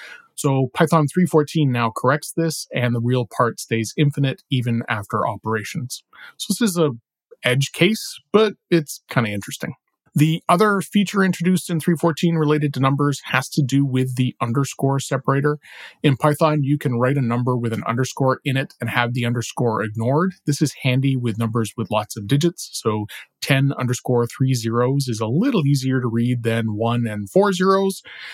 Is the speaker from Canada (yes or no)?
yes; Canada; which as a Canadian is hard to say